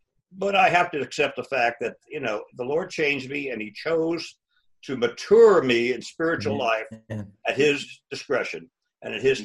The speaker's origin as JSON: {"language": "English", "region": "New York", "country": "United States", "also_born_or_lived": "Iowa", "said": "because I'm from New York, and I grew up at the University of Iowa."}